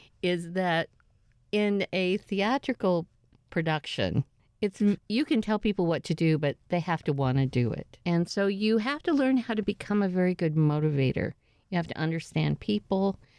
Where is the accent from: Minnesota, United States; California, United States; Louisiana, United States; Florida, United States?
California, United States; San Pedro; born there; also born or lived in Monterey / Germany; I was born in San Pedro, California. I'm an Army brat, and so I was only there for a little while when we moved to Monterey, and then my dad got stationed over in Germany